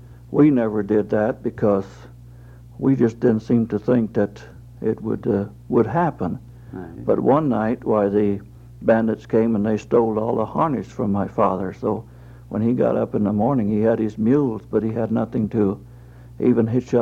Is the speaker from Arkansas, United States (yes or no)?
yes; Arkansas, United States; born there; Yes, I was born in Arkansas, just near Texarkana, near Texas border.